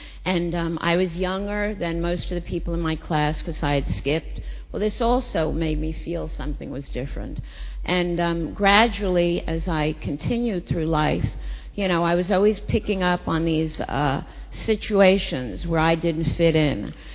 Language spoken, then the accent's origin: English; New York City, New York, United States; moved away; I grew up here in New York City